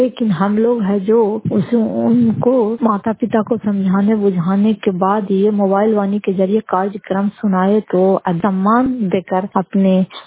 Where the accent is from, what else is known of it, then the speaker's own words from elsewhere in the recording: Fatehpur, Bihar, India; घर फतेहपुर, पंचायत मकरौता, जिला नालंदा और कराय प्रसुराज प्रखंड की निवासी हूँ।